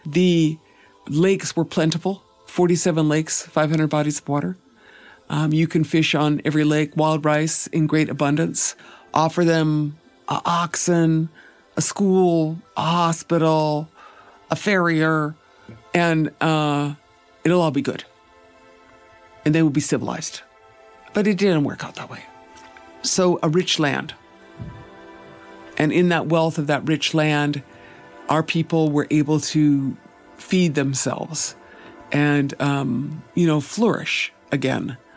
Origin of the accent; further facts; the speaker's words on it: Minnesota, United States; I'm from the White Earth Reservation. Ndunjaba Oma'a King. I'm from this land here.